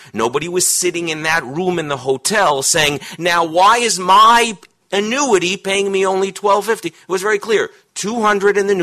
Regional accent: Canada; this is a good point to remind you I'm from Canada

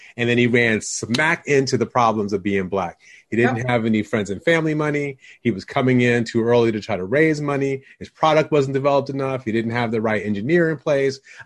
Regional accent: Detroit, Michigan, United States; I'm from Michigan. I grew up in Detroit.

